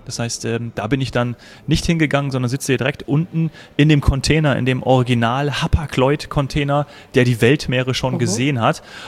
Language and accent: German; Munich, Bavaria, Germany; bei uns im Süden in München.